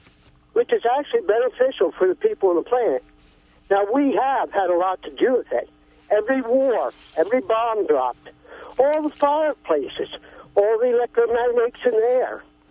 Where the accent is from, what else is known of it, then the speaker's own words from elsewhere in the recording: California, United States; I'm from here, Southern Humboldt, I guess you'll say.